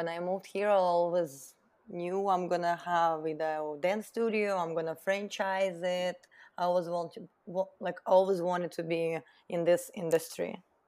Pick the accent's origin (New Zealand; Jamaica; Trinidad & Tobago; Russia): Russia; English is a second language; now in United States; growing up in Russia in a very small town, you always have big dreams, and I always been dreaming about a nice apartment, nice car. So I always wanted to move somewhere where I can have these opportunities. So when I moved to US